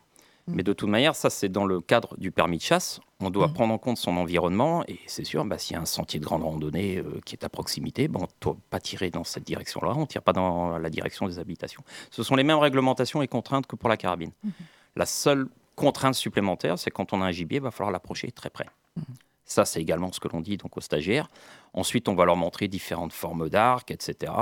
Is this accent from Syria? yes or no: no; Brittany, France; moi, je suis breton, j'habite en Bretagne.